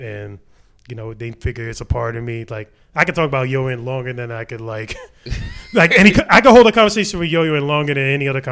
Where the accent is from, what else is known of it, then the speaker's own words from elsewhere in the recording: The Bronx, New York, United States; You know, I'm from the Bronx, born and raised